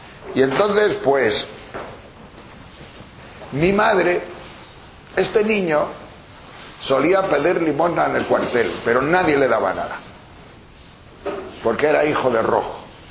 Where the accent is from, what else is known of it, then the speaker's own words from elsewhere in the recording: Olloniego, Asturias, Spain; also born or lived in Tejerina, Spain; Que yo nací, bueno, no nací, pero vivía, porque yo nací en Tejerina, en León, muy cerca de Asturias, pero vivíamos en Asturias, en Olloniego. Y vivíamos en el cuartel. Mi padre era guardia civil. Estoy hablando del año 40, 41.